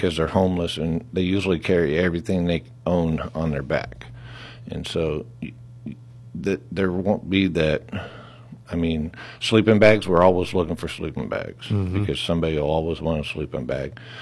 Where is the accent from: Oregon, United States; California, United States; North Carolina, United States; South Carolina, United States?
California, United States; San Jose; moved away as an adult; I'm actually from San Jose, California. And I moved out here after I retired and with my wife, which is from the area.